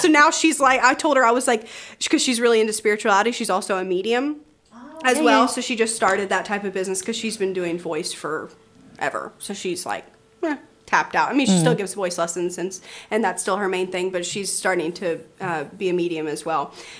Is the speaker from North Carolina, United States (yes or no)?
no; Nashville, Tennessee, United States; So we're from Nashville, Tennessee, in the States, and Nashville is a hard industry to perform in.